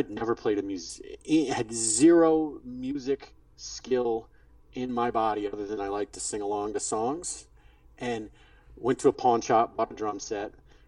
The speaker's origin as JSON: {"language": "English", "town": "St. Louis", "region": "Missouri", "country": "United States", "tie": "born or raised there", "said": "My parents were from there originally, so when my dad got out of the Navy, I grew up in St. Louis. Middle school, you know, elementary, middle school, high school in St. Louis."}